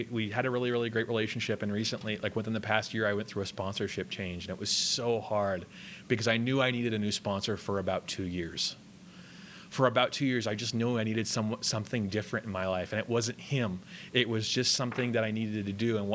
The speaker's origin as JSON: {"language": "English", "town": "Long Beach", "region": "California", "country": "United States", "said": "And I'm from Long Beach, California. No, I don't know"}